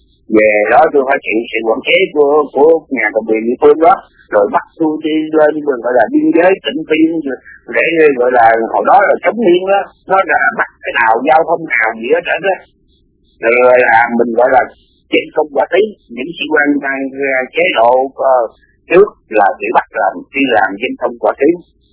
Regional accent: Ho Chi Minh City, Vietnam; mình là dân ở thành phố sống từ nhỏ tới lớn, thành phố mình là phố quê

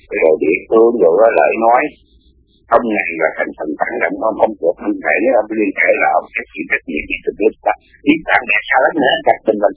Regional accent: Ho Chi Minh City, Vietnam; mình là dân ở thành phố sống từ nhỏ tới lớn, thành phố mình là phố quê

